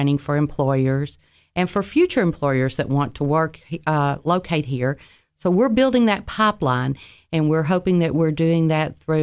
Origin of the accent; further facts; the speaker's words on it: Overton County, Tennessee, United States; I am from Overton County, so I grew up in Overton County. So I've been here in the Upper Cumberland for all my life.